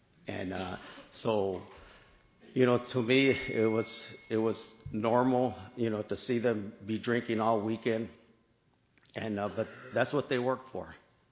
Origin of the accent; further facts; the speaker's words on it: Texas, United States; I'm from Texas, and that's where, and my family is from Texas also, and a part of that is that my grandparents came from Mexico and moved to Texas by the Rio Grande Valley